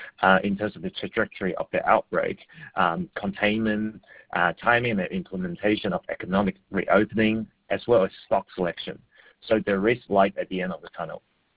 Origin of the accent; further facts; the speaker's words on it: Hong Kong; English is a second language; So as someone who's born and raised in Hong Kong, China, the past 12 months have been particularly difficult to cover the country from a personal perspective